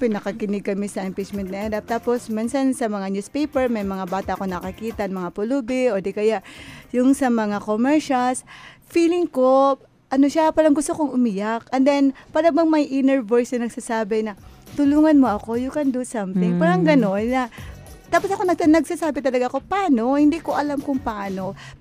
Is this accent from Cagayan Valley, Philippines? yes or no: no; Central Visayas, Philippines; because I came from Cebu.